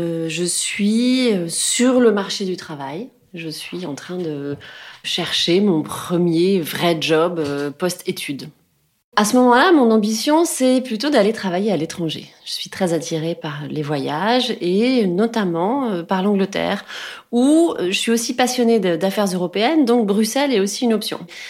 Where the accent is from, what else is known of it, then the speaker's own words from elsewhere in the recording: France; comme je suis française